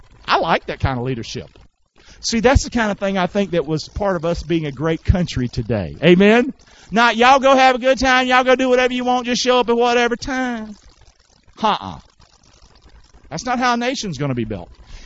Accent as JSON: {"language": "English", "town": "Rockingham", "region": "North Carolina", "country": "United States", "tie": "born or raised there", "said": "Where I grew up in North Carolina, Fayetteville. I grew up in Rockingham, Fort Bragg."}